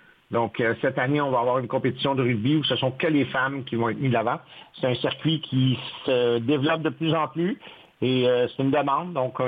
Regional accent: Canada; Puis quand les pays viennent chez nous au Canada

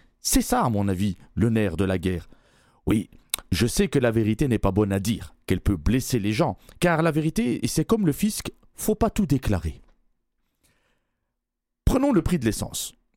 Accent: Belgium; il est vrai qu'en tant que Belge, j'avais déjà choisi, hein.

